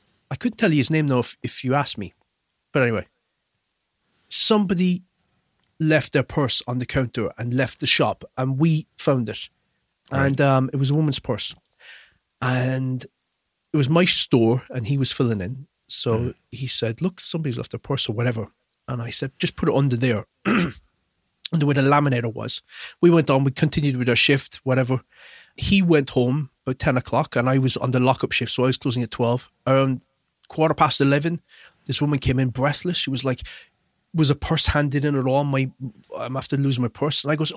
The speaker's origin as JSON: {"language": "English", "town": "Cork", "region": "Munster", "country": "Ireland", "said": "Because we're from Cork, like everything gets back to everybody."}